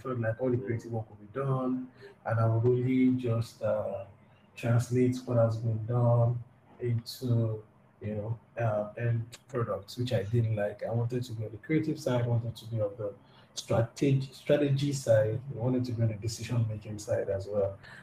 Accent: Makoko, Lagos, Nigeria; So I was born in Makoko, essentially. The same Makoko that everybody is going to now to try to rescue. I was born in Makoko. Lived in Makoko for a while.

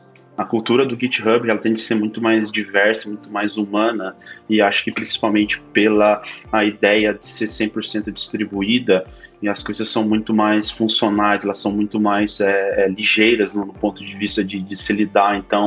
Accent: Taubaté, São Paulo, Brazil; moved away as an adult; now in Berlin, Germany; Eu sou original de Taubaté, a terra da grávida, talvez quem conheça, mas eu fui depois para São Paulo e agora estou perdido em Berlim.

